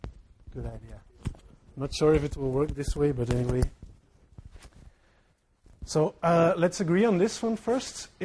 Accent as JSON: {"language": "English", "town": "Antwerp", "region": "Flanders", "country": "Belgium", "second_language": "English", "said": "I'm from Antwerp, but due to the fact that I'm speaking English, it should be hidden a bit that I'm from Antwerp in my language."}